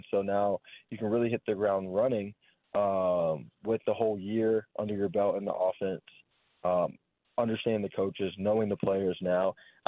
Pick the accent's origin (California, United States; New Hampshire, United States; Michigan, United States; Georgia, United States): Georgia, United States; Alpharetta; We're both from North Atlanta, me being Alpharetta, him Gainesville.